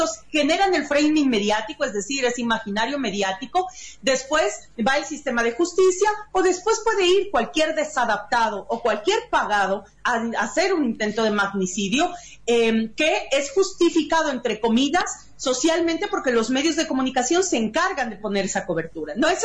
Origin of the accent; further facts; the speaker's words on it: Ecuador; Yo debo confesarles aquí que tengo doble nacionalidad, y yo soy ecuatoriana y tengo nacionalidad chilena justamente por mis antecedentes familiares